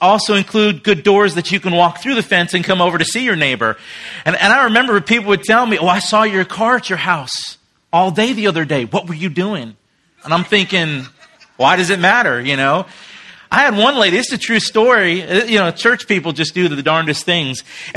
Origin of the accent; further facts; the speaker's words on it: Rhode Island, United States; I'm not from Louisiana. I'm from the north. And there said, some people said, well, from Monroe or Shreveport? Keep going, brother. I'm from the north, like Rhode Island.